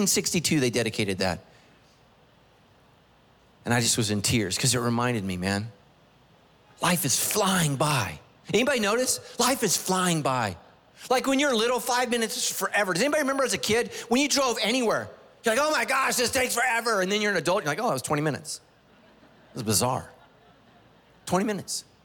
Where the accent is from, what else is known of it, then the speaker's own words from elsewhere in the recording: Sacramento, California, United States; I grew up in Sacramento. I thought it was the Sacramento River.